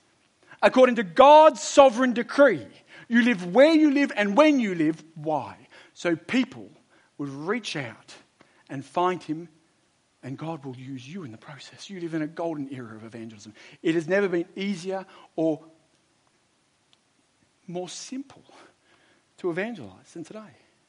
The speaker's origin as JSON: {"language": "English", "country": "Australia", "said": "Let me be clear again, and I don't say this as an Australian."}